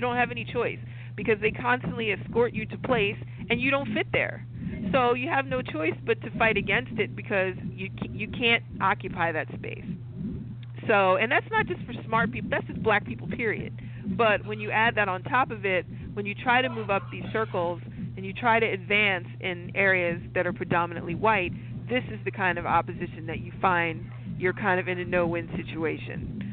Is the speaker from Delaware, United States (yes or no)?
yes; Delaware, United States; I mean, I'm from Delaware, and the state of Delaware didn't really desegregate the schools until 1978, at which time I was in sixth grade.